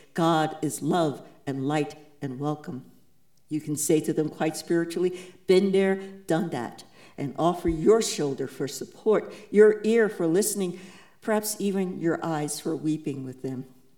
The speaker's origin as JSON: {"language": "English", "region": "New York", "country": "United States", "said": "I would tack on the motto of my home state of New York, Excelsior, ever upward."}